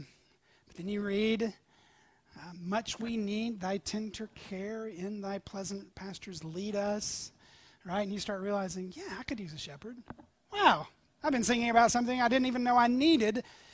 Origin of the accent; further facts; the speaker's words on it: Tennessee, United States; I was from East Tennessee. I didn't know anybody who had ever had a king before.